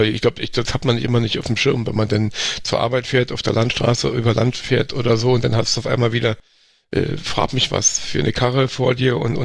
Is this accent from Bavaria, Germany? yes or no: no; Berlin, Germany; ich bin in Charlottenburg aufgewachsen, tatsächlich in der Sübelstraße, da am Kudamm.